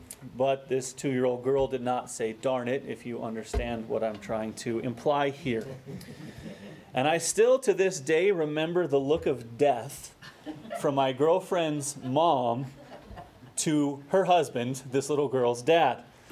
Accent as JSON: {"language": "English", "region": "Minnesota", "country": "United States", "accent": "Minnesotan", "said": "I've trained myself out of my Minnesotan accent in graduate school"}